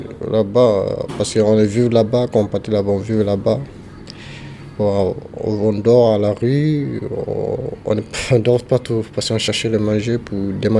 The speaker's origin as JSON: {"language": "French", "town": "Kalbankoura", "country": "Mali", "second_language": "French", "moved": "yes", "said": "Oui, pendant le voyage, j'en ai perdu parce que au Mali, je suis vivre avec ma mère. Je suis à Kalbankoura."}